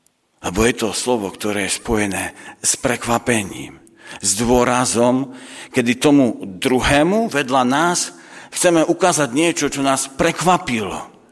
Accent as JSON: {"language": "Slovak", "town": "Bratislava", "region": "Bratislava Region", "country": "Slovakia", "said": "My v Bratislave, my sme to, alebo z Bratislavy, lebo v Bratislave nie som Bratislavčania, hovoríme, že hľa."}